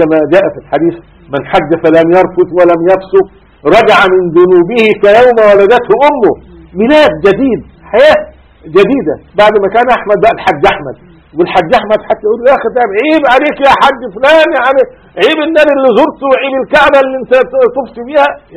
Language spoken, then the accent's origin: Arabic; Gharbia, Egypt; مولد السيد البدوي، وكان في طنطا بالقرب منا 20 كيلو منها،